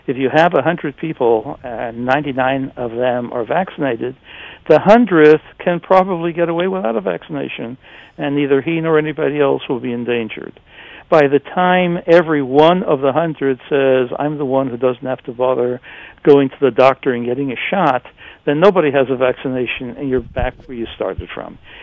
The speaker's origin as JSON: {"language": "English", "country": "United States", "said": "I'm an American."}